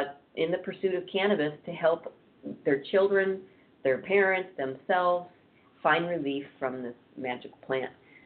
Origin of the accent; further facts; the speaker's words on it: California, United States; now in Arizona, United States; I've been focusing on Arizona, which is where we are. Mm-hmm. Though I am from California, so this does impact me.